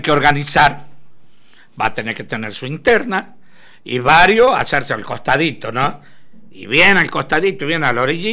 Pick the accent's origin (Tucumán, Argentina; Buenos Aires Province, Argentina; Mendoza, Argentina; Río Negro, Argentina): Tucumán, Argentina; A nivel nacional, como yo soy tucumano